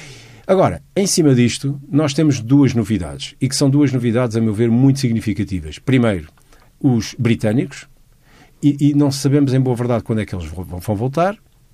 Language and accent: Portuguese; Lisbon, Portugal; born there; sou a primeira geração de Lisboa. No entanto, eu sinto que, apesar de ter nascido em Lisboa e me sentir como lisboeta, eu sinto que uma boa parte de mim está sediada ali na zona de Torres Novas, que é a origem dos meus pais.